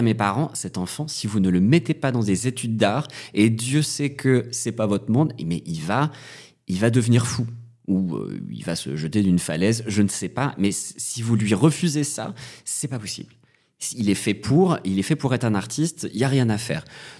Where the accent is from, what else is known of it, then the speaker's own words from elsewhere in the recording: Calais, Hauts-de-France, France; J'ai grandi dans le nord de la France. Je suis né à Calais.